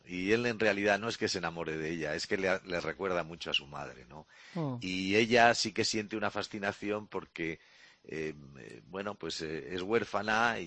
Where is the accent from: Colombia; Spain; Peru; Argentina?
Spain; Zaragoza, Aragon; yo me presentaba por el distrito de Zaragoza, de mi pueblo, de mi ciudad